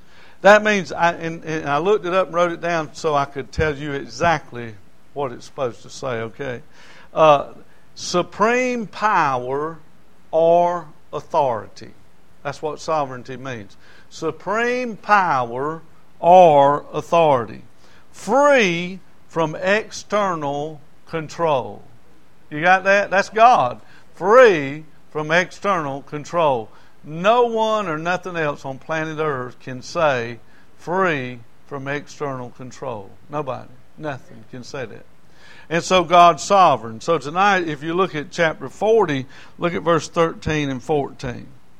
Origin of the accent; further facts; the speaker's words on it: Lancaster, South Carolina, United States; because I grew up in Lancaster, South Carolina, and went to school down there.